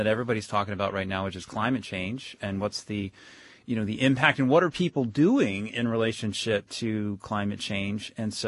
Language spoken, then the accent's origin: English; Florida, United States; born there; also born or lived in Indiana; I was born in Florida. I mean, I spent a lot of time in Florida, but I also spent a lot of time in Indiana.